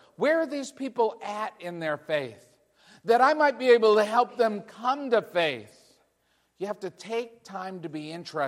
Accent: New England, United States; I grew up in New England. I'm a New England kid.

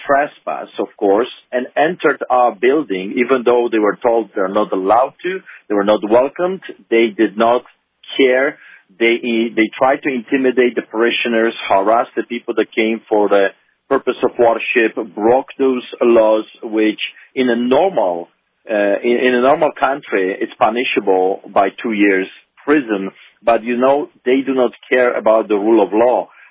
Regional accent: Poland; I grew up in Poland under the boots of the Soviets, and of course, being a Polish man, and the city I grew up under that had a concentration camp

